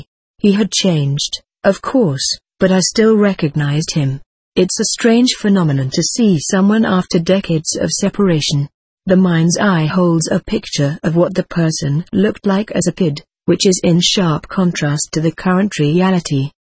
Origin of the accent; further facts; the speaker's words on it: Pennsylvania, United States; then headed down to my hometown. The summer weather was typical Pennsylvania muggy.